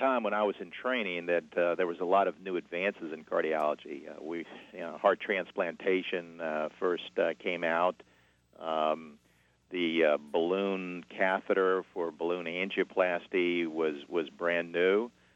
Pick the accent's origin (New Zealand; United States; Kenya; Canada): United States; Miami, Florida; I'm actually from Miami.